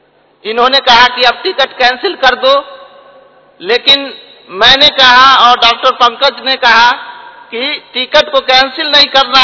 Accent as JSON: {"language": "Hindi", "town": "Samastipur", "region": "Bihar", "country": "India", "said": "मैं समस्तीपुर बिहार से आया हूँ।"}